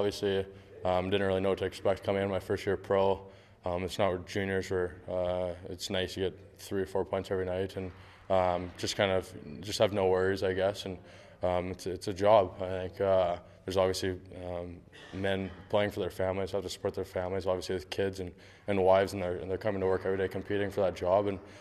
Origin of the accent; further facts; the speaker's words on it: California, United States; Growing up in California, it wasn't easy. Obviously, pretty expensive having to travel to go places to play competitive hockey.